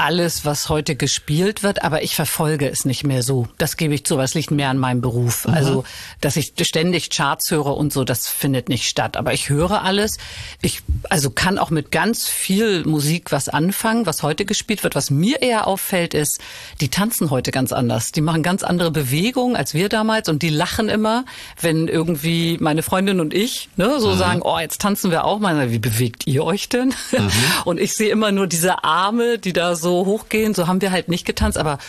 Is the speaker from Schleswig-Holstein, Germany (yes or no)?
no; Hamburg, Germany; born or raised there